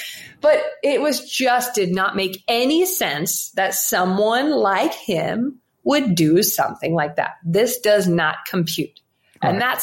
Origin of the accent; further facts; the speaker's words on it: South Carolina, United States; But I still had been trained in my little culture I grew up in South Carolina, that being rich was bad.